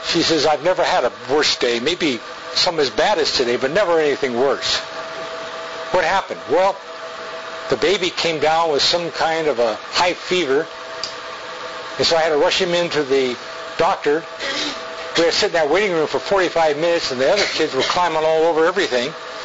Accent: United States; I thank God for being an American with all my heart.

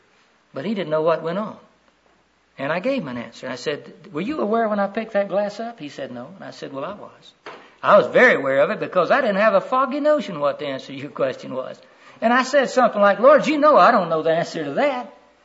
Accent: Florida, United States; You see, I grew up in Central Florida on the banks of the river

